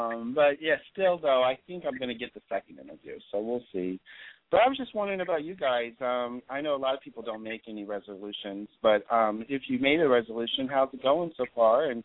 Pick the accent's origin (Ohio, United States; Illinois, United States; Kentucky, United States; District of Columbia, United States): Ohio, United States; now in California, United States; I grew up in Ohio, like I said, I think before in a previous show, and I was used to, you know, like 25 below zero weather and ice and snow and all that. And I've lived in California now for 20 years.